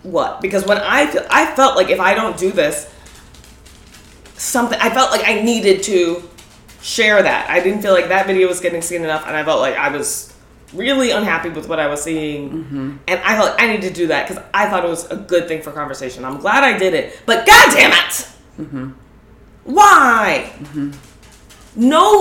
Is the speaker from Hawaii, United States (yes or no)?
no; New Jersey, United States; And you're 10 years older than me, and I'm from North Jersey, and we are different people.